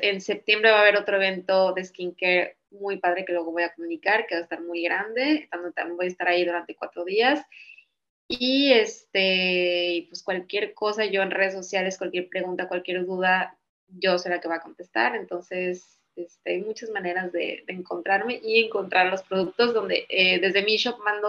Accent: Mazatlán, Sinaloa, Mexico; also born or lived in Guadalajara; yo nací en Guadalajara y toda mi familia es de Guadalajara. Pero viví toda mi vida en Mazatlán y estudié la carrera en Guadalajara. Entonces estoy como muy dividida entre, yo me siento más sinaloense y yo crecí ahí y es, pues, es mi casa y ahí están mis papás.

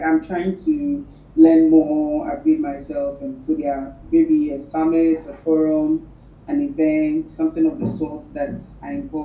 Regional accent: Ghana; I am a very big four-headed girl. I'm Ghanaian.

